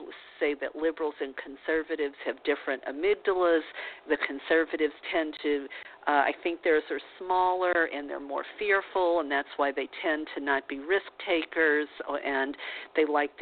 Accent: the South, United States; I mean, I was brought up in the South, and I will say, here on live radio that, I grew up a racist because I didn't know any better

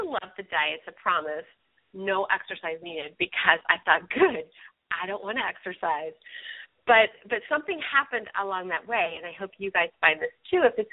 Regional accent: Ohio, United States; you know, I'm from Ohio, and we have had just one heck of a crazy wet spring and summer, and it just kept going. And so, you know, we moved to Florida

